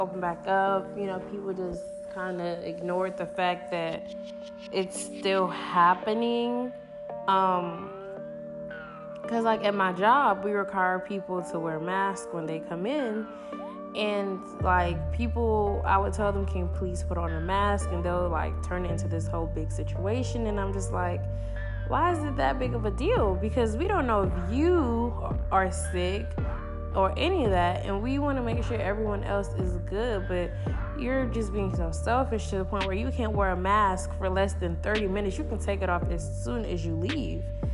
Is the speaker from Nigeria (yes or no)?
yes; Nigeria; If you don't know, I am Nigerian.